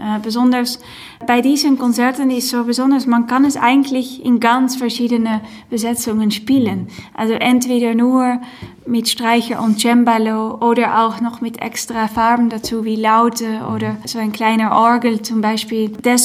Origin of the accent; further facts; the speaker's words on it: Netherlands; German is a second language; Und es ist auch Musik, die sehr in Holland, nicht, wo ich aufgewachsen bin, präsent ist, sehr lebt.